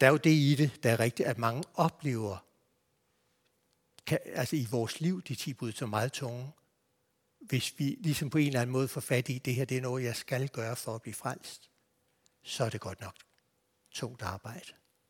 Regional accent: Copenhagen, Capital Region of Denmark, Denmark; Altså, godt nok er jeg københavner

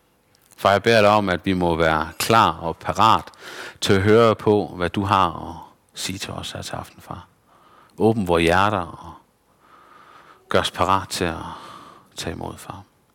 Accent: Esbjerg, Region of Southern Denmark, Denmark; Og så kommer jeg fra Esbjerg og er næsten lige fyldt 30 år.

